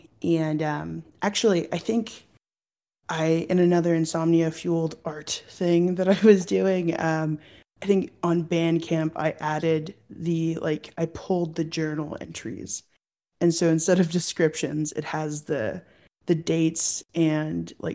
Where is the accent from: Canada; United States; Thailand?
United States; Texas; now in Chicago, United States; Well, this was written, so I'm from Texas originally.